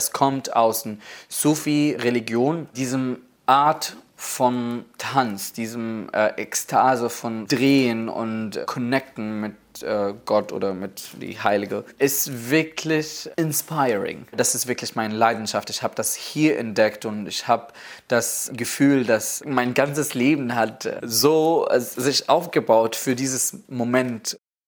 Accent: Syria; now in Berlin, Germany; Ich bin 26 Jahre alt und ich wohne jetzt in Berlin. Ich komme aus Syrien und ich bin ein Künstler. Ich bin der erste geflüchtete syrische Mensch

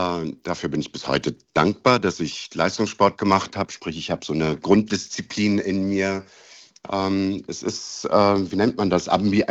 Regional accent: East Germany, Germany; ich bin eigentlich ein Ossi, Leute.

